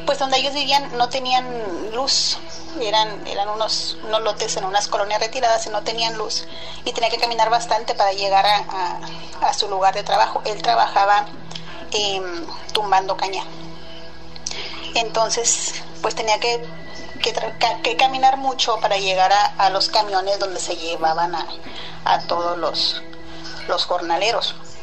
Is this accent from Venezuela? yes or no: no; Reynosa, Tamaulipas, Mexico; soy de Reynosa, Tamaulipas. Desde acá les mando un saludo